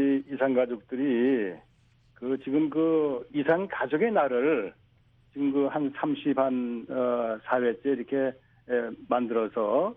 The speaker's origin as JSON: {"language": "Korean", "town": "Pyongsan", "region": "North Hwanghae", "country": "North Korea", "tie": "born or raised there", "said": "저는 저 황해도 평산입니다."}